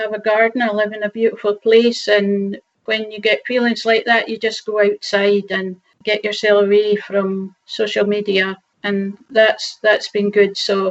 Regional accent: Edinburgh, Scotland, United Kingdom; now in Orkney, United Kingdom; I was born in Edinburgh, 10 Claremaston Drive

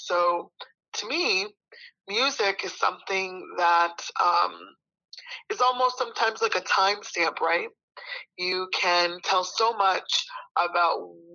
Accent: New Orleans, Louisiana, United States; But I'm a woman of color, so, and I'm specifically from New Orleans

